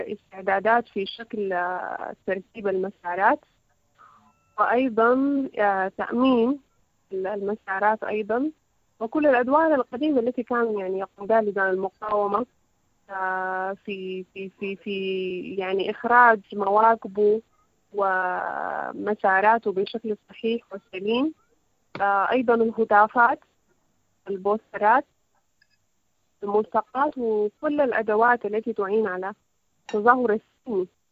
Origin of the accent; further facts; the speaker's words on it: Sudan; نحن كشعب سوداني